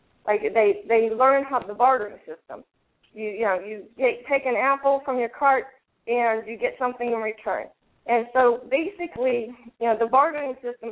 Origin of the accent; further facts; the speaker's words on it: Florida, United States; I'm from the Southwest Florida